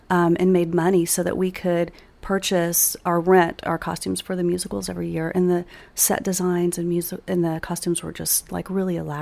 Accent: Houston, Texas, United States; I'm from Houston. Yeah. She's still there.

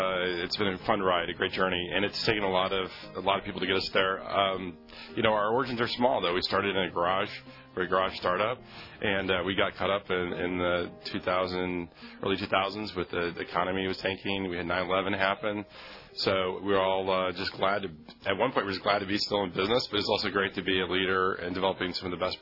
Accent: Michigan, United States; I grew up in Michigan, so for the folks listening from Texas, I got here as fast as I could. Michigan's a great outdoor state as well.

